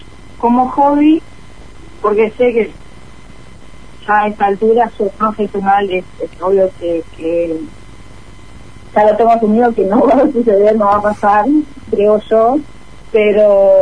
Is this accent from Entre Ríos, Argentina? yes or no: yes; Crespo, Entre Ríos, Argentina; Soy de Crespo Entre Ríos y tengo 23 años.